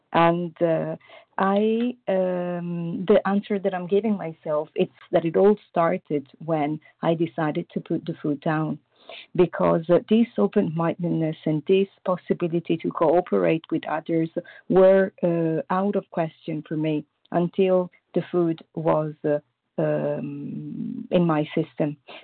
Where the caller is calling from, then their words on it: Paris, Île-de-France, France; I'm calling from Paris, France.